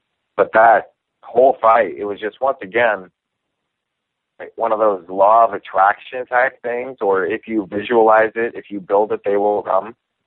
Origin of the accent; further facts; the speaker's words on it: United States; because I'm an American fighting in Canada.